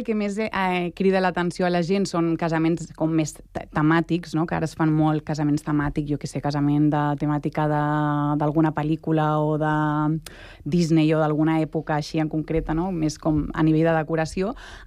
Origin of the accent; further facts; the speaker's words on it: Sant Cugat, Catalonia, Spain; Jo personalment sóc de Sant Cugat